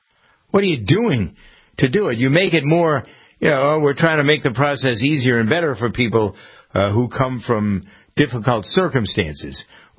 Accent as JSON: {"language": "English", "region": "Massachusetts", "country": "United States", "tie": "born or raised there", "said": "You can be sure I'll be rattling around in my hometown and my state. The 23rd of January is the primary in Massachusetts"}